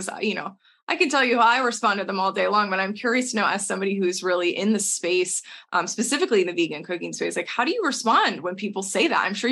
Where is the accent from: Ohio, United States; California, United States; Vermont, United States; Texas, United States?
Texas, United States; we are two people from Texas originally. Like my husband loves barbecue